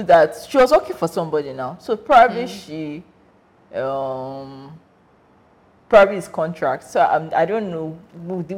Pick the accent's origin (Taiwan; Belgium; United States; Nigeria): Nigeria; Yeah, I just think it's the whole being a Nigerian thing, honestly.